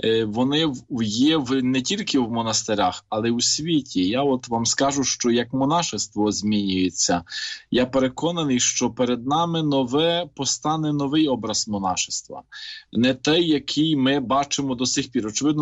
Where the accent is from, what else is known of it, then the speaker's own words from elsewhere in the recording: Dora, Ivano-Frankivsk Oblast, Ukraine; я сам походжу родом з Дори